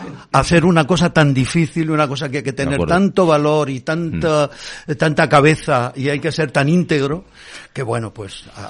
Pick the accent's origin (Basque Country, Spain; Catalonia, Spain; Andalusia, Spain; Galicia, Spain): Andalusia, Spain; Granada; moved away as an adult; now in Madrid, Spain; en aquellos años 80, cuando vine de Granada a Madrid para continuar mis estudios